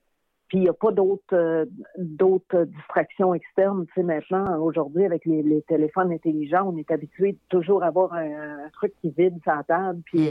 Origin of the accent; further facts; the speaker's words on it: Matane, Quebec, Canada; Tu sais, je venais de Matane, c'était très difficile pour moi d'accepter puis de me sentir à l'aise dans cette situation-là.